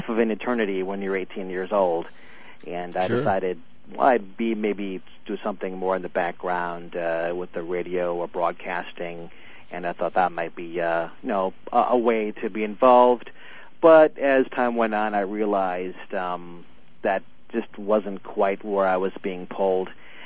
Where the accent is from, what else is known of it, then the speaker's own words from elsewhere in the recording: Wisconsin, United States; And it's now I'm from Wisconsin, so watching Brett Favre in a Vikings uniform is that's a little quirky.